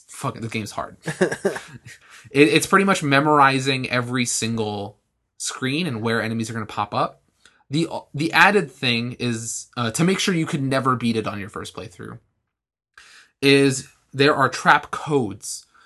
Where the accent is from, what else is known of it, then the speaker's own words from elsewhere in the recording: Canada; I'm Canadian. I'll go for hockey cards.